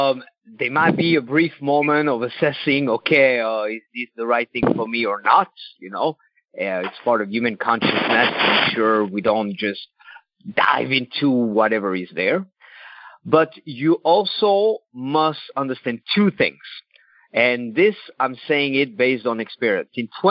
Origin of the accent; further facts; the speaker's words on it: Switzerland; I think it's Switzerland, my home country.